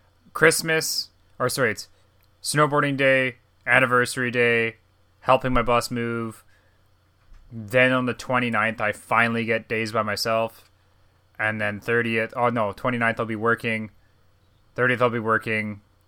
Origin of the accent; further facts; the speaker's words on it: Canada; I'm that Canadian.